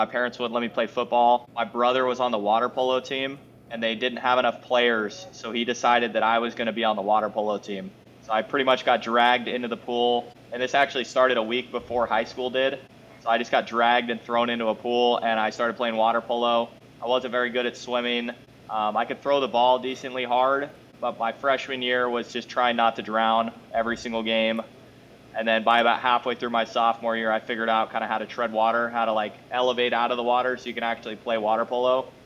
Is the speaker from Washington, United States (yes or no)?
yes; Tacoma, Washington, United States; also born or lived in Gig Harbor; I am. I'm from Tacoma, Gig Harbor.